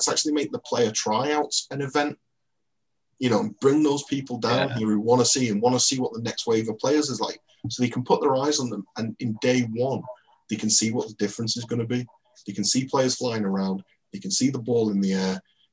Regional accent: St Helens, North West England, United Kingdom; So I grew up in St. Helens playing rugby league

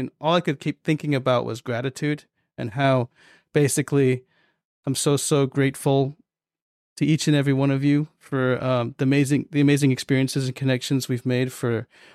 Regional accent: Seattle, Washington, United States; also born or lived in Japan; it was me living in Japan, but I'm fully American from Seattle, Washington.

